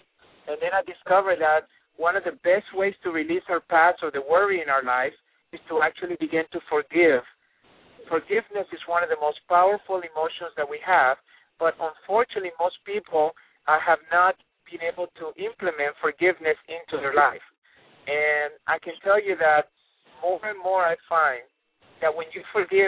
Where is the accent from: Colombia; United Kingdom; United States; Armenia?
Colombia; Now, I grew up in South America, in Colombia